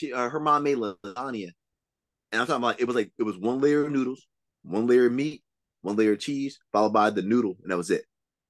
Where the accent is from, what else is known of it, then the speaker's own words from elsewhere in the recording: Philadelphia, Pennsylvania, United States; So it was always, I'm from Philly.